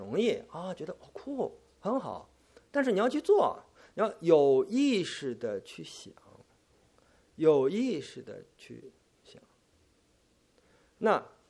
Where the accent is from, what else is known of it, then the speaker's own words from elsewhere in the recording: China; 有我们在大陆长大的，年龄比较稍微长一点的，和我这个年龄差不多的，